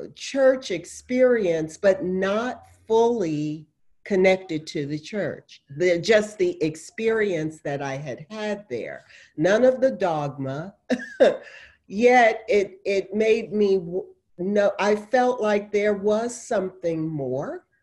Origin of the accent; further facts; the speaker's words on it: Washington, District of Columbia, United States; also born or lived in Ohio; I was born in Ohio. When I came to live with my parents, who had by that time moved to Washington, D.C., which is where I was raised, they were not churchgoers, church people, or anything.